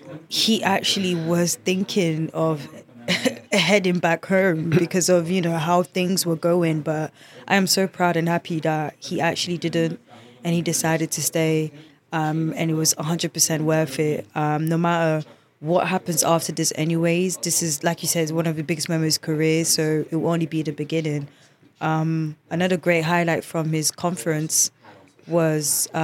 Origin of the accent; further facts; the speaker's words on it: Senegal; also born or lived in Guinea; Obviously I'm from Senegal and Guinea, and it's very, out of two countries, you hear more Senegalese athletes